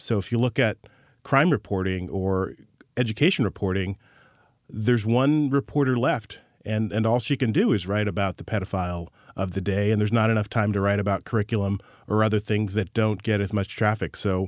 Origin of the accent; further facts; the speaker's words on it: Orangevale, California, United States; Yeah, I grew up in Orangevale.